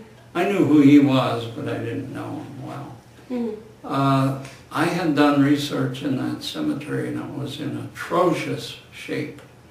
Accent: Scranton, Pennsylvania, United States; Well, I grew up in Scranton and I went to William Penn number 40 school.

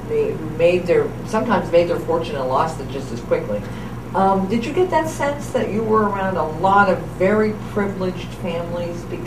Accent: Oil City, Pennsylvania, United States; There were, even in the 50s and 60s, growing up in Oral City was just booming.

